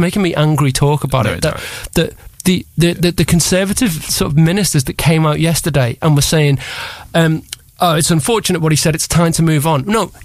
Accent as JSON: {"language": "English", "town": "Liverpool", "region": "North West England", "country": "United Kingdom", "said": "because I'm neither Irish, even though I'm Scouse, nor black."}